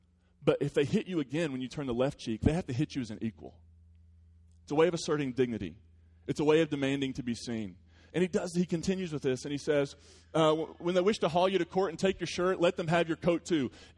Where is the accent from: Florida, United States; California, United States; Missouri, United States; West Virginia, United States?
West Virginia, United States; And you don't forget where I'm from. I'm from the West Virginia line, baby.